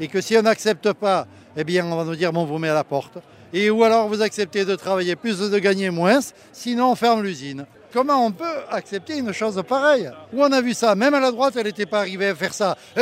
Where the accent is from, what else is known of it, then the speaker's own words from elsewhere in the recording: Nice, Provence-Alpes-Côte d'Azur, France; Je viens de Nice, je voulais voir quand même un peu la manif.